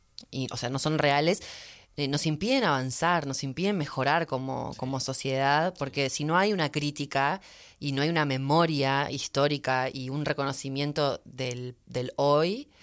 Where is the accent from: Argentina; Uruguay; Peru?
Uruguay; now in United States; cuando yo, por ejemplo, dejé Uruguay para irme a Estados Unidos, sí, emigré con respecto a mi país de origen, pero para el punto de vista de Estados Unidos, yo inmigré hacia Estados Unidos.